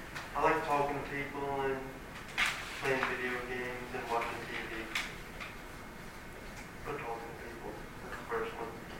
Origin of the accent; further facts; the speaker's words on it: Columbia, South Carolina, United States; I'm from Columbia, South Carolina.